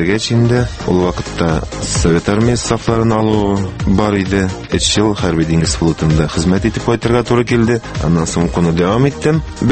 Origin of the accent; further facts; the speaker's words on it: Yana Kakerle, Tatarstan, Russia; Татарстанда Чүпрәле районы дигән район бар, Яңа Кәкерле дигән авыл. Шунда туып үстем, 10 еллык мәктәп.